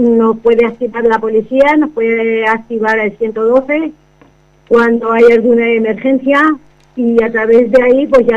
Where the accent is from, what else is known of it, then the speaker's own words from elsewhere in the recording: Casasimarro, Castilla-La Mancha, Spain; Estoy en Roda, en Torredembarra y también en mi pueblo, Casasimarro.